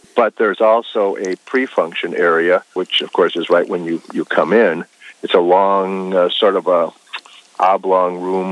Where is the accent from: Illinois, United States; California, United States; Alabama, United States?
Illinois, United States; Palos; What it connoted to me growing up in Palos, the couple of places that I knew as taverns were not places where kids were welcome.